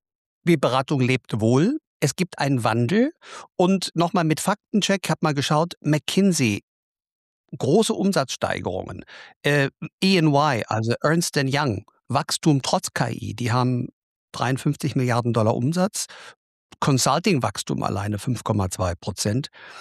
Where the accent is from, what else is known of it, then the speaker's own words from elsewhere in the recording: Berlin, Germany; born there; als harter Preuße könnte man sich, ich bin ja in Berlin geboren.